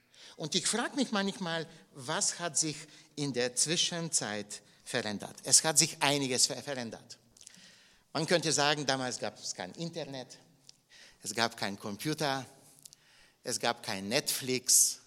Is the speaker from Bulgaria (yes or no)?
yes; Bulgaria; ich bin in Bulgarien aufgewachsen, in einer kleinen Gemeinde mit 60 Mitgliedern. Und wir waren damals 20 Kinder in dieser Gemeinde.